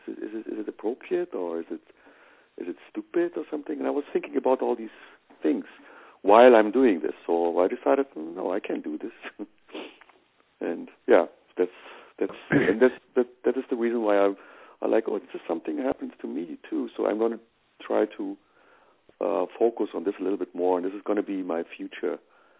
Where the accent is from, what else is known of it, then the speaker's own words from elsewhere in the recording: Afghanistan; I'm from Afghanistan, and I'm with this culture. I'm also European